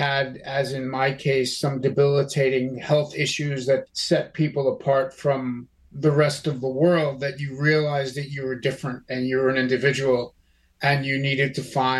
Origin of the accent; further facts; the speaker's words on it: Yonkers, New York, United States; Growing up in Westchester County, Yonkers, New York, it was kind of a cultural no-fly zone in a lot of ways.